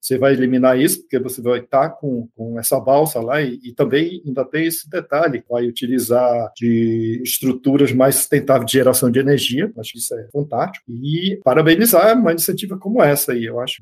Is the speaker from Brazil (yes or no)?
yes; Amazon, Brazil; como eu sou amazônida